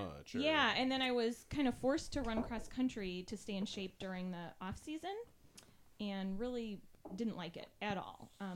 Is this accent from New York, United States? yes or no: no; Chicago, Illinois, United States; I've lived in the suburbs of Chicago most of my life